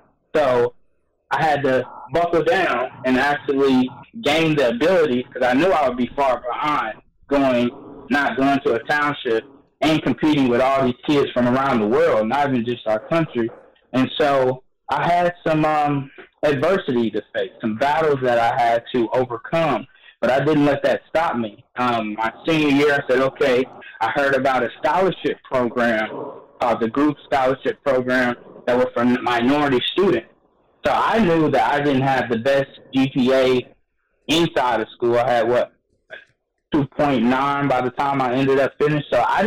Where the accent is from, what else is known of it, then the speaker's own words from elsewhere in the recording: Indianapolis, Indiana, United States; I grew up in the Indianapolis, Indiana area, near downtown, around the Martin Luther King area, in the hood, predominantly.